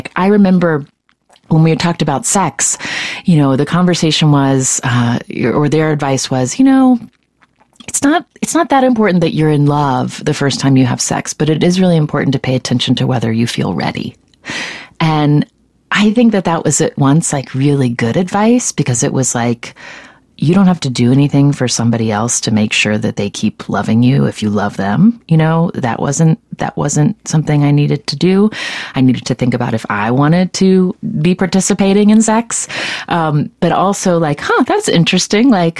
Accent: West Virginia, United States; moved away as an adult; now in San Francisco Bay Area, United States; what growing up in West Virginia really made me aware of once I left

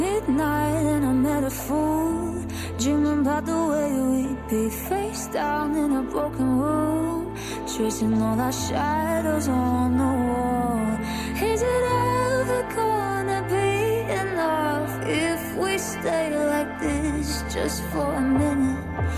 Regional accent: Adelaide, South Australia, Australia; I grew up in Adelaide. I've been here all my life, pretty much in the heart. I love travelling, but I love calling Adelaide my home.

